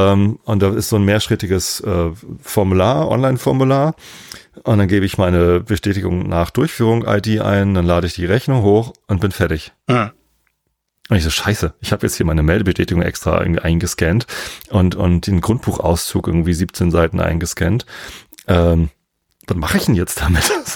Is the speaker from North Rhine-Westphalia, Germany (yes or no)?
no; Lower Saxony, Germany; aber natürlich nicht als Niedersachse.